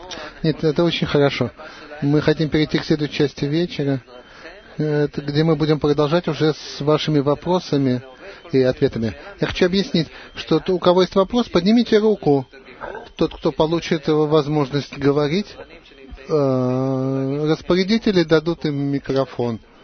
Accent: Haifa, Haifa District, Israel; Здравствуйте, я из Хайфы.

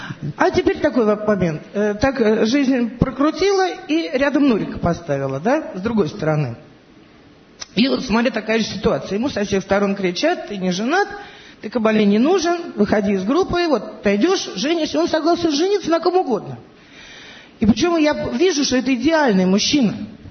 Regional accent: Moscow, Russia; Я из Москвы.

